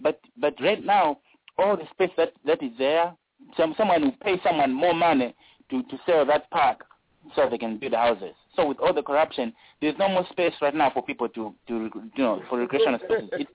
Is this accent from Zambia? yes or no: yes; Chama, Eastern Province, Zambia; English is a second language; I come from Chama, you know, like it's a very much smaller town, you know. There ain't a lot of stuff where I come from, like where my parents come from, you know.